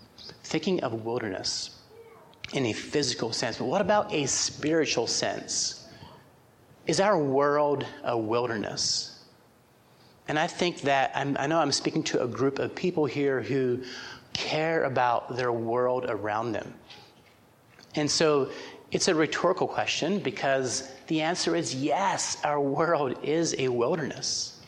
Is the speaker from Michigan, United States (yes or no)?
no; Pennsylvania, United States; because as an American person, I grew up in central Pennsylvania.